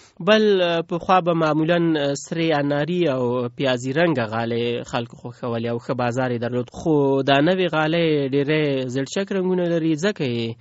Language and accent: Pashto; Faryab, Afghanistan; زه د فاریاب اوسیدونکی یم.